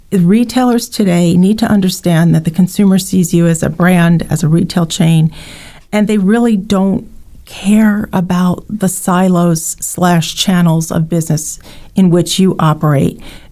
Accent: Long Island, New York, United States; I grew up on Long Island.

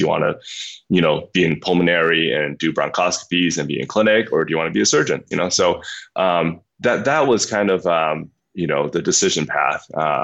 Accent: Myanmar; I grew up in Burma, and I grew up as the son of physicians.

